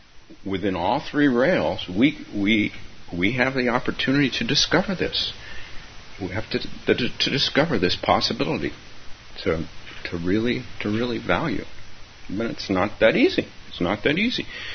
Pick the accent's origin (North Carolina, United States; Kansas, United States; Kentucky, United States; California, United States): California, United States; So the town I grew up in California, was a town where the Hewlett family lived.